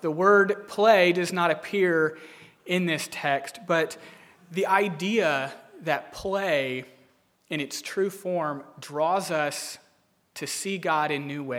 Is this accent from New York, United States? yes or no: no; Texas, United States; I grew up in Texas, so I kind of seen cactus